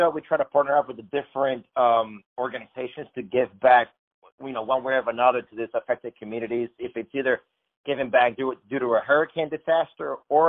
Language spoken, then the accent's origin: English; Marco Island, Florida, United States; And by growing up in Marco Island, I love the Gulf Coast of Florida.